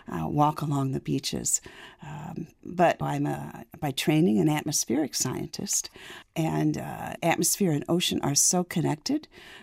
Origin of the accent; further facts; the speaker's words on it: Michigan, United States; I grew up in Michigan and spent a lot of my childhood on the Great Lakes.